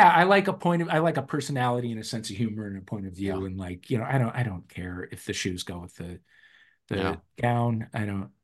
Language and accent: English; St. Louis, Missouri, United States; When I am in my hometown of St. Louis, I will go to a gay bar.